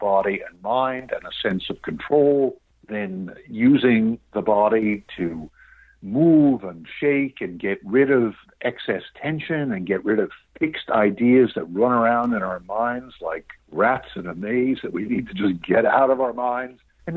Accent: New York City, New York, United States; I grew up in New York City. I would very much welcome bringing it to the schools there.

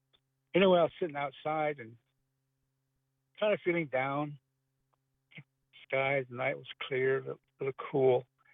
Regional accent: Shiprock, New Mexico, United States; I said, yes, I'm Navajo, Diné. Where are you from? I said, from Shiprock, New Mexico, Four Corners.

